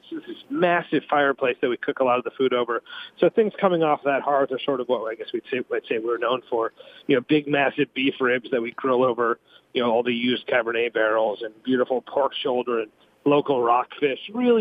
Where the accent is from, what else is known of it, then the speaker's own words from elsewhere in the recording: Chicago, Illinois, United States; So I'm actually from Chicago, so it's kind of a treat to always anytime.